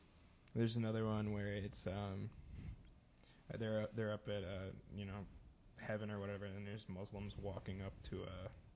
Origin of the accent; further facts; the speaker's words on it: United States; I mean, it might just be because I'm an American looking at it.